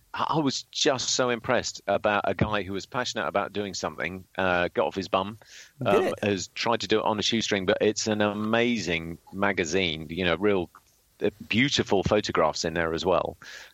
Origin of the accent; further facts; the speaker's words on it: Biggin Hill, London, United Kingdom; you know, I grew up near Biggin Hill.